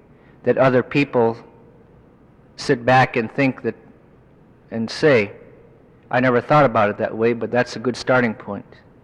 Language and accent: English; Deering, Alaska, United States; I am an original product of growing up in Deering. I never learned to speak Eskimo because as much as my mother and my relatives, my parents spoke it, it was not taught to me